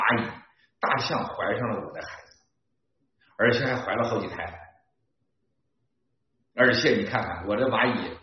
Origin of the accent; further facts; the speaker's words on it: China; 共产党的疯狂将给我们中国人老百姓带来的灾难